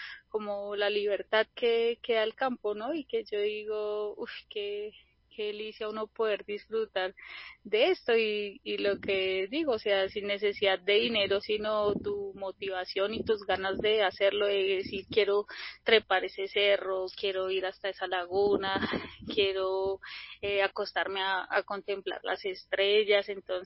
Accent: Bogotá, Colombia; yo soy de Engativá, entonces, pues, un barrio popular

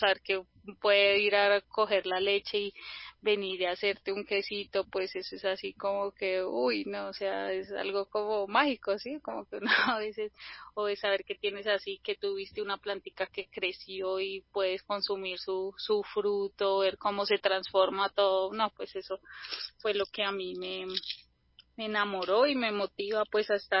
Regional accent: Bogotá, Colombia; yo soy de Engativá, entonces, pues, un barrio popular

